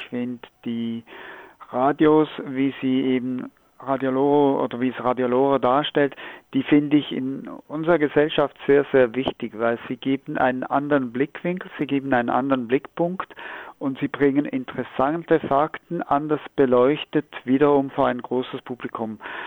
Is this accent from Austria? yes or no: no; Switzerland; now in Schwerin, Germany; ich bin ja kein deutscher Staatsbürger, ich bin ja Schweizer, und ich habe schon in der Schweiz Rundfunk gemacht.